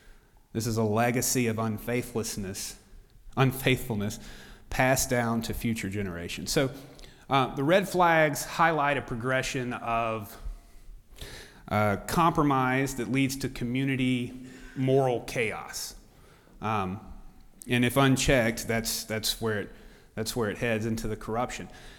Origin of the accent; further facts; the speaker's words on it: Mississippi, United States; born there; But I can tell you that I was born in the Delta, I've lived all over the place, and that Oxford is different than anywhere else I've ever lived.